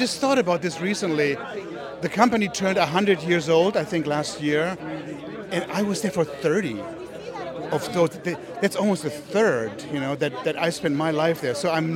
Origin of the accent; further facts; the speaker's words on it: Germany; English is a second language; I grew up in Germany. My whole family is still there.